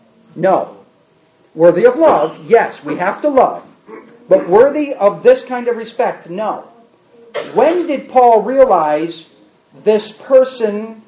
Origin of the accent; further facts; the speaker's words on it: New York, United States; Because when he hears I'm from New York, you know what he thinks.